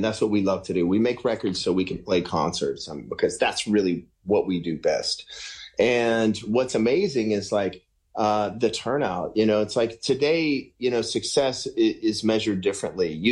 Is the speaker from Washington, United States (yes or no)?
no; Shreveport, Louisiana, United States; We put out a live DVD from the very first concert of the tour in my hometown in Shreveport.